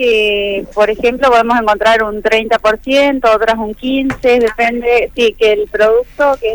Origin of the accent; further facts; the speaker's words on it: Paraná, Entre Ríos, Argentina; somos de acá, de Paraná.